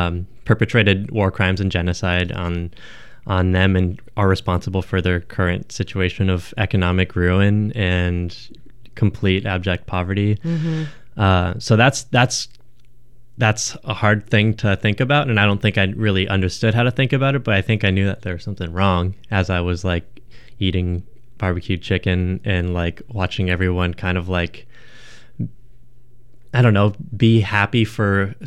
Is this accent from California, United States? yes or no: yes; San Diego, California, United States; I do remember growing up in San Diego, it was just all about like my neighborhood